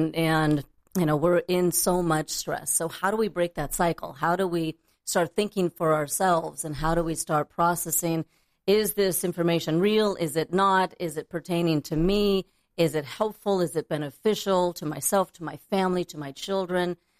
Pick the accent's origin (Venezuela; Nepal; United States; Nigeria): United States; Alaska; now in Los Angeles, United States; I was raised in Alaska. I was not raised here in Los Angeles